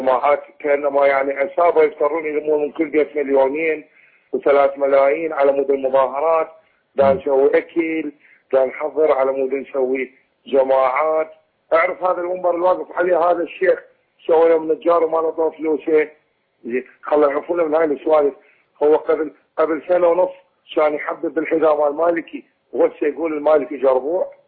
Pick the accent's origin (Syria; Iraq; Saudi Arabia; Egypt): Iraq; انا عراقي انا عراقي ودمي عراقي ودمي سني وشيعي وصابي وكردي وتركماني.